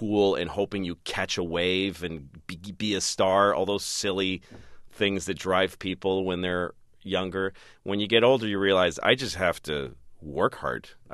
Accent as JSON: {"language": "English", "town": "Newton", "region": "Massachusetts", "country": "United States", "tie": "born or raised there"}